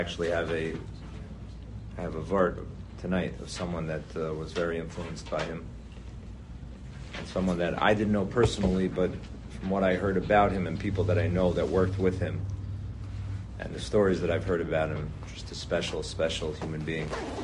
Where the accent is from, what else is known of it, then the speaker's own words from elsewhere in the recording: Tel Aviv, Tel Aviv District, Israel; I'm originally not from here. I'm from Tel Aviv.